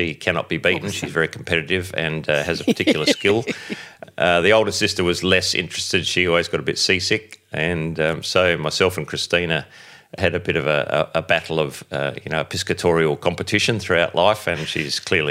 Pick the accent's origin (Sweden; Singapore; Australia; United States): Australia; Adelaide, South Australia; I grew up in Adelaide. My father was a doctor. He went to England to capture an English nurse as his bride.